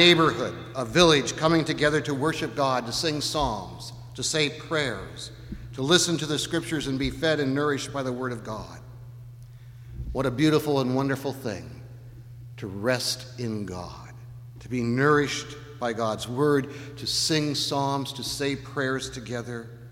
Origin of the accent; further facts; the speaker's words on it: Seattle, Washington, United States; Growing up in Seattle, I knew only one Jewish person.